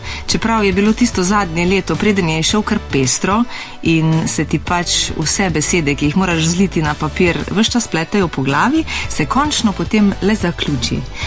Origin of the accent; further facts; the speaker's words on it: Škale, Savinja, Slovenia; born there; kulturna dediščina moje rojstne vasi, kajti se veste, potopljeni grič škalski je še vedno buri duhoveno